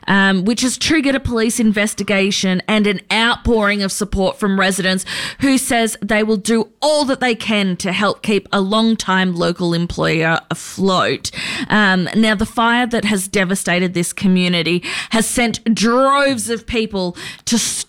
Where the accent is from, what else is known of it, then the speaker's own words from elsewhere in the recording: New South Wales, Australia; But honestly, okay, I grew up in New South Wales.